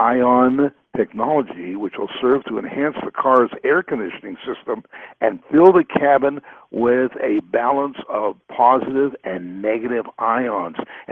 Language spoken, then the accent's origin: English; Canada; I was brought up in Canada, you know, cold climate, and in the winter, we were given fish liver oil.